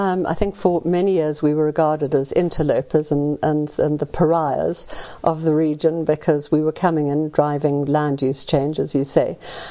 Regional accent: Johannesburg, Gauteng, South Africa; born there; Well, for a start, I'm a South African. I was born in Joburg, and so I used to drive through the Karoo.

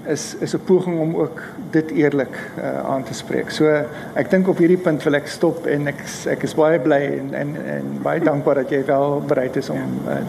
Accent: Western Cape, South Africa; Aan die suidekant van Idasvallei, en ek het groot geword in Enie Park. Aan die, kom ons maar sê, die noordekant van Enie Park.

